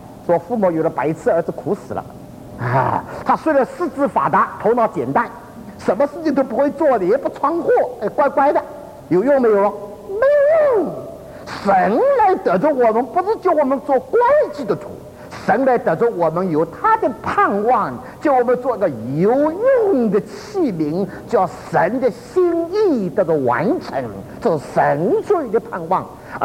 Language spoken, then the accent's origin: Chinese; China; 亲爱的弟兄姊妹啊，我们中国人常常欢喜老实人啊